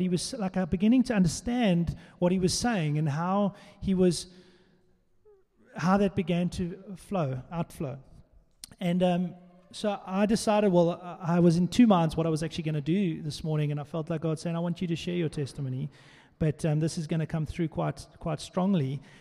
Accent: Port Elizabeth, Eastern Cape, South Africa; So I grew up in Port Elizabeth, and my mom and dad were amazing.

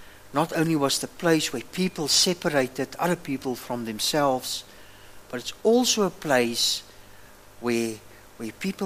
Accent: Humansdorp, Eastern Cape, South Africa; I grew up in Humansdorp, and when my parents or somebody spoke about wilderness, I was thinking of a lush green place just down the coast from us.

